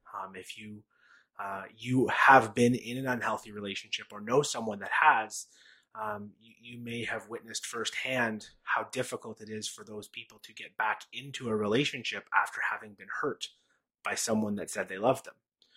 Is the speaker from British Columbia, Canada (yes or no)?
no; Ottawa, Ontario, Canada; I grew up in Ottawa, by the way. I was at Hillcrest.